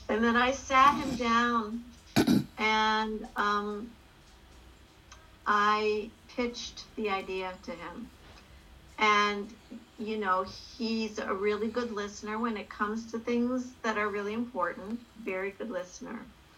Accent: United States; And my husband is from Germany, and I'm American

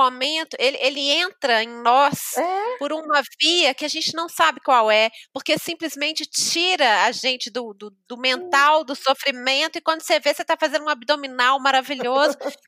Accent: Minas Gerais, Brazil; Eu sou mineira

